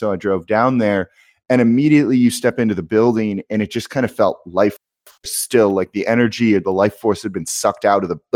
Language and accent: English; Los Angeles, California, United States; And I'm from Los Angeles originally myself, lived there for 18 years growing up.